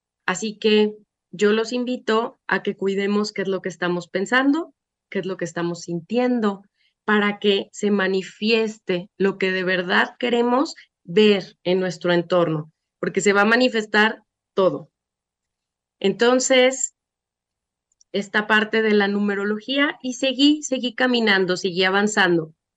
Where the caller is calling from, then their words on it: Mexico; Yo estoy en México. Por eso mi acento es diferente a ese acento divino argentino que tanto me gusta, tan amoroso, tan armonioso.